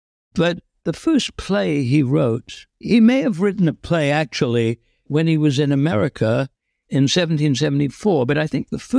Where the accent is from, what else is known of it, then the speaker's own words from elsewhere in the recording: England, United Kingdom; I grew up in England